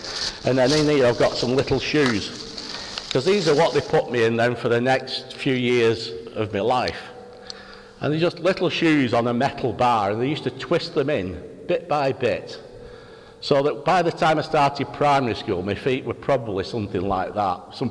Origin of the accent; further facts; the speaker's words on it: Oldham, North West England, United Kingdom; growing up in Oldham, like I did, north of Manchester